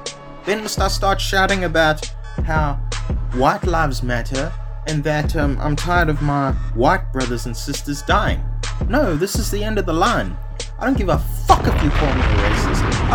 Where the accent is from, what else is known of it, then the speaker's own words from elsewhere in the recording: South Africa; as a South African person, I see and hear and have dealt with this kind of thing many times over in my life.